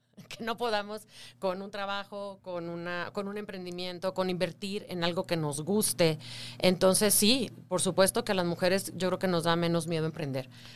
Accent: Tampico, Tamaulipas, Mexico; now in Mexico City, Mexico; Me vine para acá al DF, me salí de Tampico, de provincia.

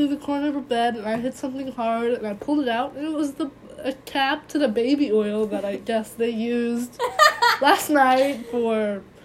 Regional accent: Virginia, United States; Growing up in the Northern Virginia bubble has really, like, all of Northern Virginia technically is upper middle class.

